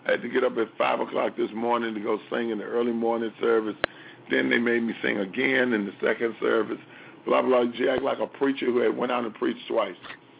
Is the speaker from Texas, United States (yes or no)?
no; Chicago, Illinois, United States; growing up in Chicago, everywhere you went, every apartment building, home, the communities, the neighborhoods riding around the city was like riding through a winter wonderland.